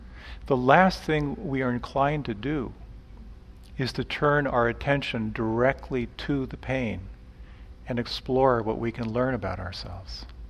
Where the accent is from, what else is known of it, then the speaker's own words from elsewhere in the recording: Pennsylvania, United States; Growing up in the Pennsylvania Dutch country on a farm, the basic strategy was ignore it